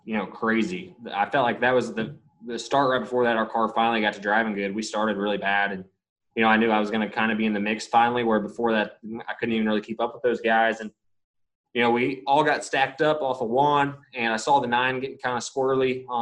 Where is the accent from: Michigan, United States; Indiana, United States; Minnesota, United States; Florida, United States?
Indiana, United States; growing up, going there all the time, growing up in Indiana.